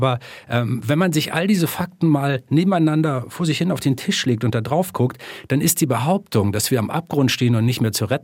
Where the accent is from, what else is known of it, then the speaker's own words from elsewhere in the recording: Germany; in dieses Land, in mein Heimatland